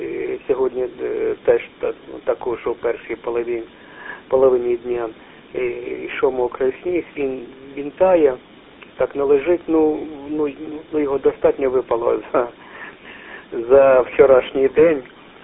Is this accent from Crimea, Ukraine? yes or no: no; Kharkiv Oblast, Ukraine; Ukrainian is a second language; може, моя українська не досить гарна, от я сам родом із Східної України, із Харківської області.